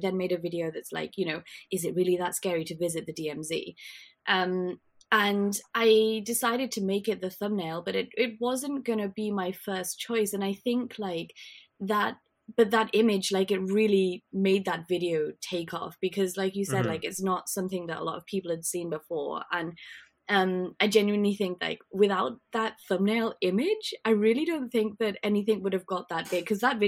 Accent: United Kingdom; now in Taiwan; I am British, living in Taiwan at the moment, doing my PhD

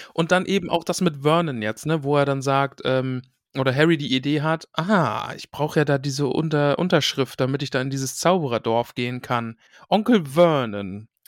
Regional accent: eastern Germany, Germany; ich bin aus dem Osten und da ist es so, da hat man quasi Nachbarn auch Tante genannt.

